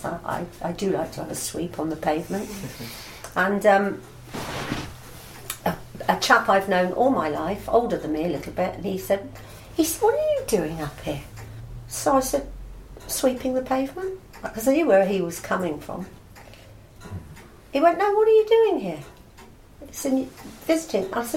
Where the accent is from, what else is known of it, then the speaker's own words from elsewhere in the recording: Weymouth, South West England, United Kingdom; also born or lived in Portland; I said, I was born on Portland, John. Now, I'd known that chap all my life, and I don't suppose a lot of people. 3 and a half, you know, I grew up in Weymouth. Everybody thinks I'm a Weymouthian, which I am, really.